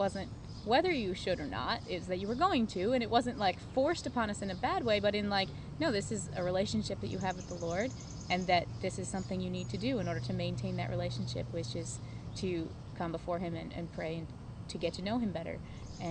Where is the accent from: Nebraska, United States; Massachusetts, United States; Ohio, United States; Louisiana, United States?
Ohio, United States; Steubenville; I was born in Steubenville and grew up in the area on a farm with my family.